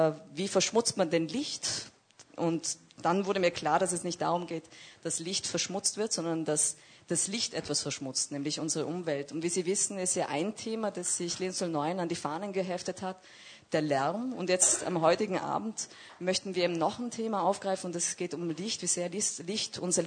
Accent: Tyrol, Austria; weil ich bin eigentlich auch aus Tirol, was man nicht mehr hört bei uns beiden.

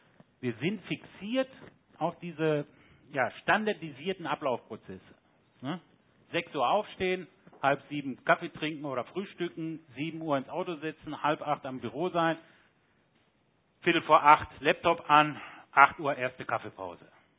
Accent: Germany; Sie wissen, ich komme aus Deutschland.

